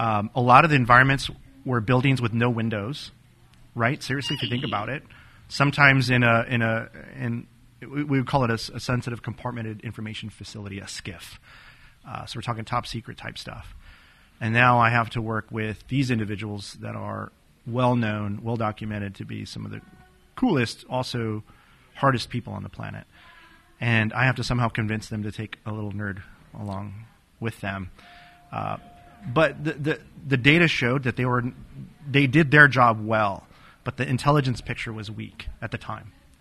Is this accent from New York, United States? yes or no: no; El Paso, Texas, United States; So born and raised in El Paso, Texas, but didn't want to live there for the rest of my life. So I joined the military.